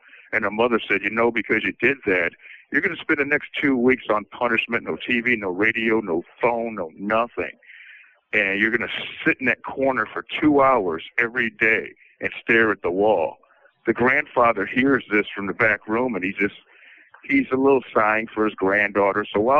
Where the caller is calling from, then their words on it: Michigan, United States; I'm calling from Kinross Correctional Facility in Chippewa in Michigan.